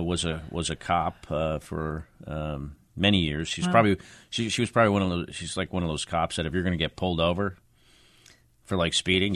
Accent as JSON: {"language": "English", "town": "West Orange", "region": "New Jersey", "country": "United States", "tie": "born or raised there", "said": "As a volunteer, as a young kid in my hometown of West Orange, New Jersey."}